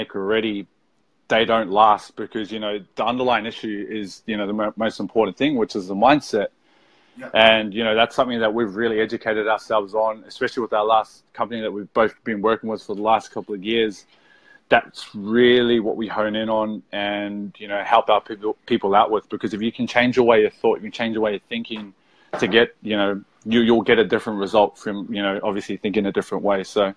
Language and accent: English; Auckland, New Zealand; in Auckland, and, you know, we always come over to Oz to kind of see family and all that kind of stuff.